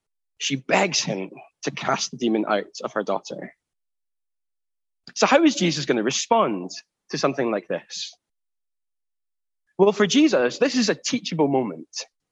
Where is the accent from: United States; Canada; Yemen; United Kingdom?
United Kingdom; Glasgow, Scotland; Growing up in Glasgow, you become extremely familiar with some of those divides.